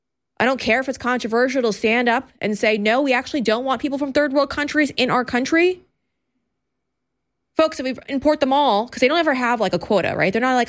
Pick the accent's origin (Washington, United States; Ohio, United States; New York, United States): New York, United States; You know, I come from New York.